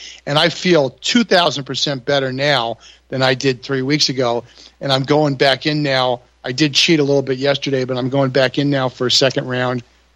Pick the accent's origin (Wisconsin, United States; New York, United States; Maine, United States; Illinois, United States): New York, United States; I grew up in New York, you know, primarily with Italians, and I love to eat.